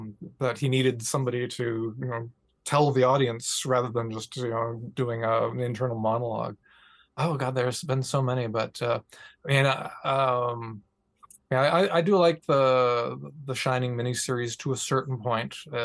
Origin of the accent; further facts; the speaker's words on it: New Brunswick, Canada; because I grew up in New Brunswick in Eastern Canada.